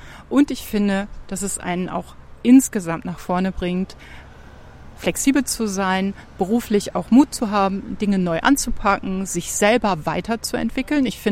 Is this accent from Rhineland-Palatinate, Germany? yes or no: no; Niederlangen, Lower Saxony, Germany; Als gebürtige Niederlangnerin kenne ich die Mentalität in dieser Gegend. Ich bin grenznah groß geworden.